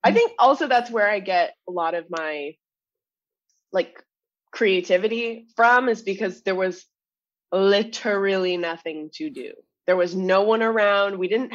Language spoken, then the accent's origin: English; Orono, Ontario, Canada; I am from this very, very small town, like 2.5 hours outside of Toronto.